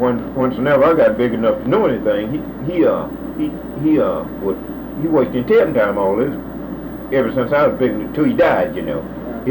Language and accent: English; Birmingham, Alabama, United States; I come from Birmingham, and I come around the Mobile side